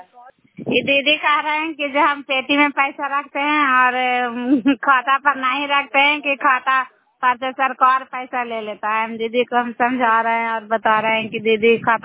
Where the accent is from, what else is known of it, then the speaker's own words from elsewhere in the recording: Bihar, India; नालंदा जिला कराय ब्लॉक के निवासी हैं।